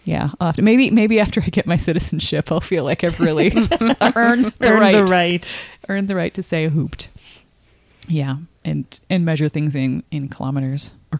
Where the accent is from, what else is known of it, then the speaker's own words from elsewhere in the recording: Wisconsin, United States; They have a mammoth from Wisconsin, my home state.